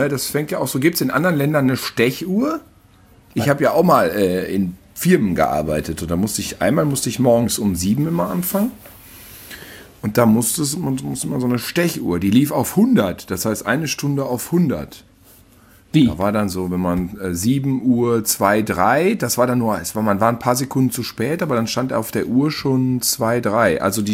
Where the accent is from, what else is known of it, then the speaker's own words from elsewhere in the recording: Cologne, North Rhine-Westphalia, Germany; born there; Ja klar, ich bin einfach in Köln geboren, du Blödmann.